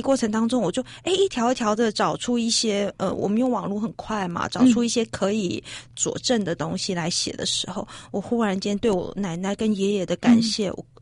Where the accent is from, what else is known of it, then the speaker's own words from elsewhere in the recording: Miaoli County, Taiwan; 我是苗栗的客家人。